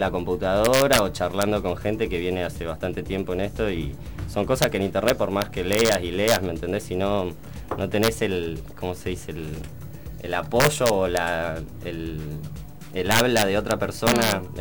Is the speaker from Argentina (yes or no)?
yes; Río Grande, Tierra del Fuego, Argentina; now in La Plata, Argentina; No, yo soy de Tierra del Fuego, nací en Río Grande, me vine acá a La Plata en el 2012, para estudiar.